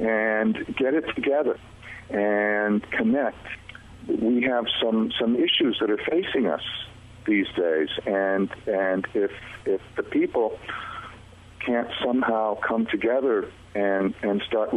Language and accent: English; India; I'm a sadhu from India, from a very odd and weird esoteric sect.